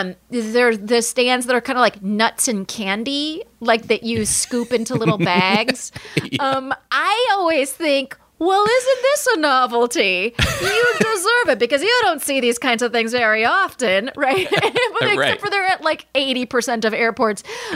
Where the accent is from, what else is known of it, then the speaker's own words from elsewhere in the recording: Palm Springs, California, United States; I grew up in Palm Springs, California.